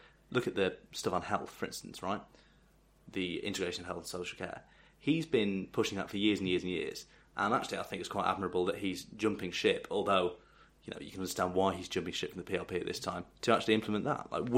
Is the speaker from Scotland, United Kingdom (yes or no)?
no; Sefton, North West England, United Kingdom; We're both from Sefton, which is one of the outlying metropolitan boroughs